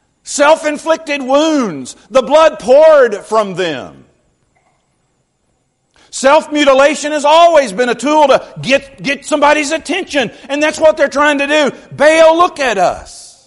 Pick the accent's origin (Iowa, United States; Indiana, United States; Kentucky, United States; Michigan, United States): Kentucky, United States; Louisville; You know, growing up in Louisville, Kentucky, people assume you know all about horse racing.